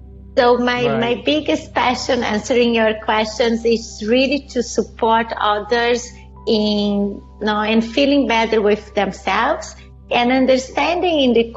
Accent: Brazil; moved away as an adult; also born or lived in Italy; now in United States; Originally, I'm from Brazil. So I'm moved. So my history goes from between Brazil, Italy, and US.

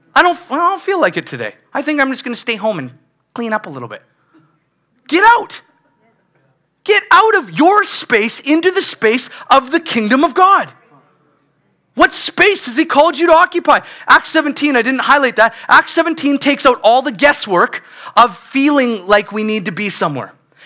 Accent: White Rock, British Columbia, Canada; now in Cloverdale, Canada; I never wanted to move to Cloverdale either. I grew up in White Rock. I love beaches.

